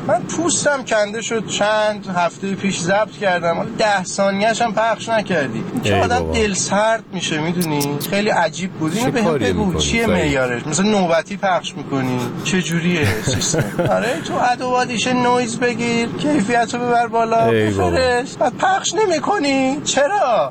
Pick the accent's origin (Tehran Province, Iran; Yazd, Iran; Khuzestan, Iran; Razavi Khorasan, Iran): Tehran Province, Iran; Tehran; ولی بچه تهرانم فعلا.